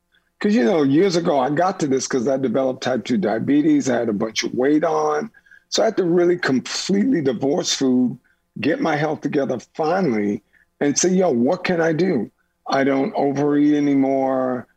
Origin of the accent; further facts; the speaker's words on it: New Orleans, Louisiana, United States; New Orleans, Louisiana.